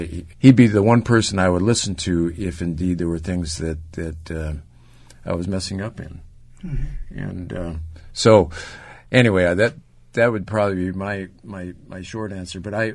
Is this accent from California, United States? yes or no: yes; Los Angeles, California, United States; Well, Danny, I grew up here in Los Angeles, and I didn't become a Christian, come to Christ, until later in life.